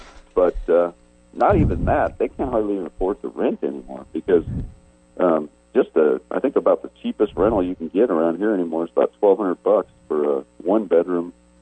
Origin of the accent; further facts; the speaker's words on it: California, United States; Is we came from California, and in California, you're hard pressed to buy anything for under $1 million.